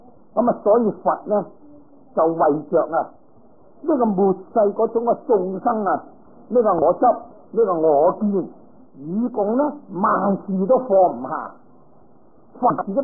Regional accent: Guangdong, China; 佢唔系同我哋广东人咁啦

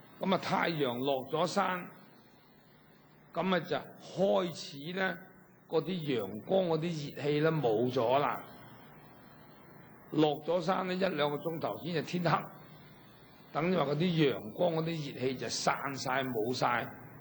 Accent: China; 我哋中国人

